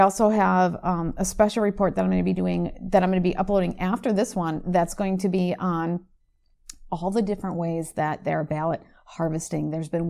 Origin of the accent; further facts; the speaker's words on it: United States; and of course my home country of the United States.